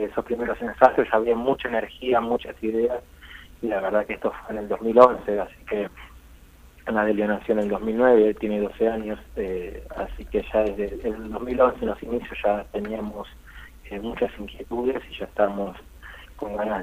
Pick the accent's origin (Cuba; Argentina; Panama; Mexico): Argentina; Buenos Aires; De acá de Buenos Aires.